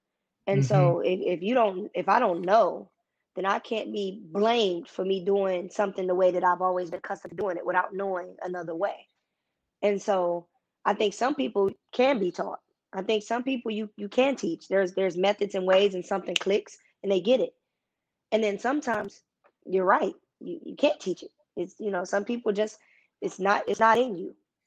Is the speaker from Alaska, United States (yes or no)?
no; Cleveland, Ohio, United States; I grew up in a setting, you know, I'm from Cleveland, Ohio, inner city Cleveland, where you had to be tough.